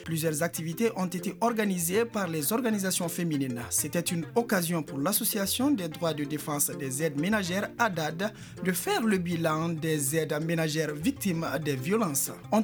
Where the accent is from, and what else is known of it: Mali